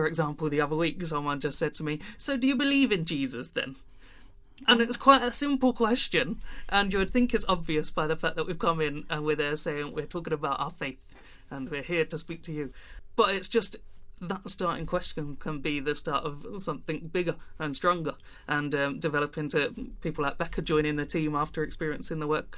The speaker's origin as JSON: {"language": "English", "region": "London", "country": "United Kingdom", "lives_now": "Liverpool, United Kingdom", "said": "but also I'm originally from South London"}